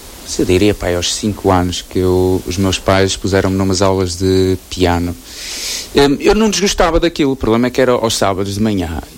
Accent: Vila Nova de Famalicão, Norte, Portugal; moved away as an adult; Eu sou natural de Vila Nova de Famalicão e passei lá, sim, até ter ido para a faculdade

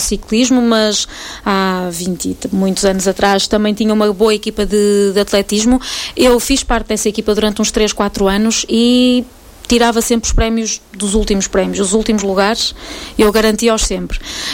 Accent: Barcelos, Braga, Portugal; eu nasci em Barcelos, em Roriz, na aldeia de Roriz, uma aldeia muito, muito bonita, com muito boa gente. E foi uma infância feliz

